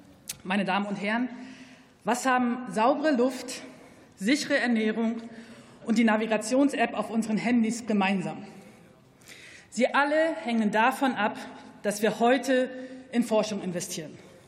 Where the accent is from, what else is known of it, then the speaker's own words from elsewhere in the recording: Brandenburg, Germany; sehe sie überall in meiner Heimat Brandenburg